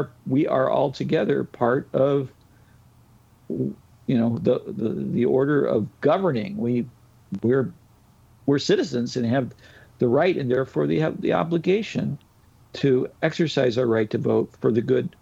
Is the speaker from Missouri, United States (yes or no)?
yes; St. Louis, Missouri, United States; move to St. Louis, my hometown.